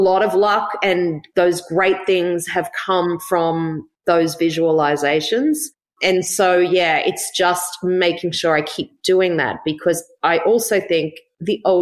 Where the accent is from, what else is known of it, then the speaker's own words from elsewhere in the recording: Gold Coast, Queensland, Australia; We grew up on the Gold Coast.